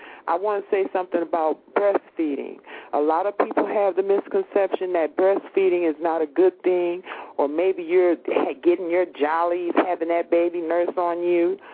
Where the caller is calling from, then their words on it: Detroit, Michigan, United States; I'm calling from Detroit, Michigan.